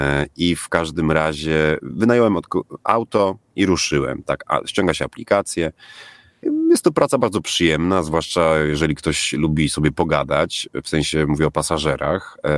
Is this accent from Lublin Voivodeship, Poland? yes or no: yes; Lublin Voivodeship, Poland; pochodzę z rodziny, gdzie od dzieciaka uczono mnie pracy, gdzie wychowywałem się na wsi pod Kazimierzem Dolnym i jak miałem już z 8-10 lat, to już umiałem kopać ziemniaki.